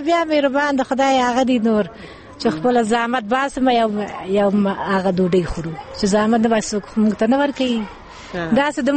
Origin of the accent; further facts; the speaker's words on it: Laghman, Afghanistan; now in Kabul, Afghanistan; زه خپل د لغمان د اوسیدونکو